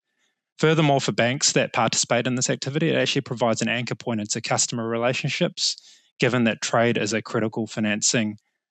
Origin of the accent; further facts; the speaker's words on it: New Zealand; now in Australia; I'm actually a Kiwi living in Australia.